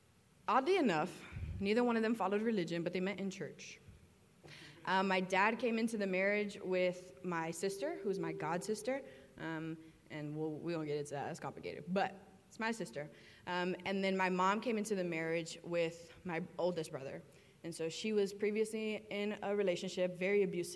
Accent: Miami, Florida, United States; Born and raised in Miami, I definitely love the beach.

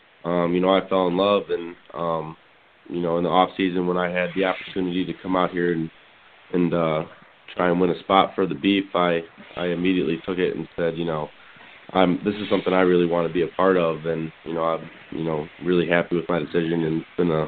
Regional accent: Chicago, Illinois, United States; I'm from Chicago, so I was planning on just staying home

